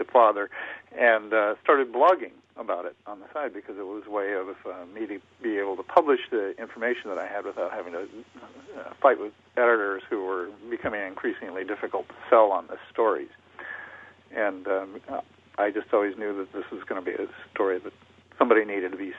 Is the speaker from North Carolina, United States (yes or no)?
no; Idaho, United States; Well, actually, I was—I grew up in Idaho and was working in northern Idaho in the Panhandle area in the late 70s.